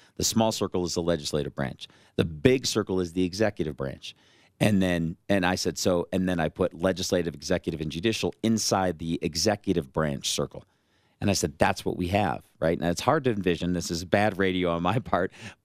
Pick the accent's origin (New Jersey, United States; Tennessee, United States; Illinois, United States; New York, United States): Illinois, United States; Chicago; I tell in the article a story about what I was raised on in the Chicago area.